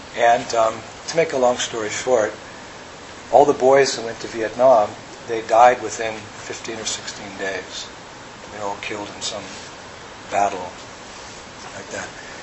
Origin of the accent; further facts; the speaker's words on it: United States; But when I was growing up in America, it was the 1960s.